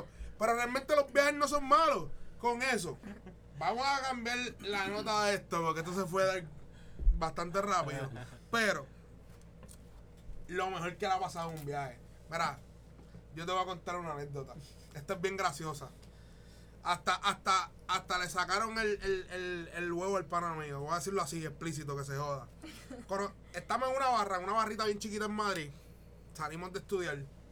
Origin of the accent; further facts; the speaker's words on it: Puerto Rico; éramos como 5 puertorriqueños, salimos de janguear de una barra